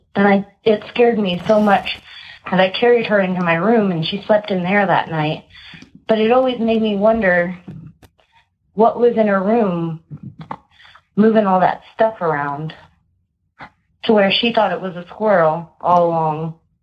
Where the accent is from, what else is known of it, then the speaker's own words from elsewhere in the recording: Ohio, United States; I'm from Ohio.